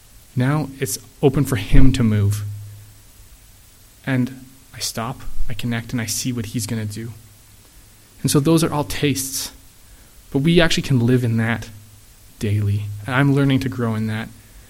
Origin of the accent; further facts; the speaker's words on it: Vancouver, British Columbia, Canada; Growing up in Vancouver, I experienced people who were homeless a lot of the time.